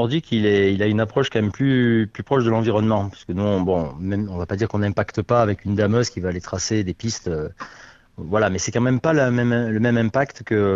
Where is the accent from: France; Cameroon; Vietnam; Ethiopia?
France; Provence-Alpes-Côte d'Azur; born there